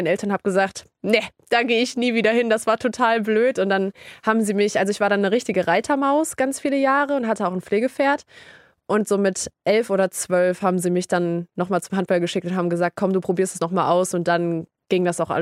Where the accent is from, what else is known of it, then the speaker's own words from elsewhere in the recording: Lower Saxony, Germany; in Niedersachsen, da wo ich herkomme, gibt es nicht wirklich die Möglichkeiten, professioneller zu spielen